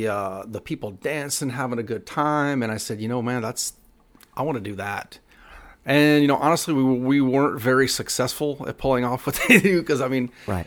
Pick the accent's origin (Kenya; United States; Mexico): Mexico; Monterrey, Nuevo León; I grew up in Mexico.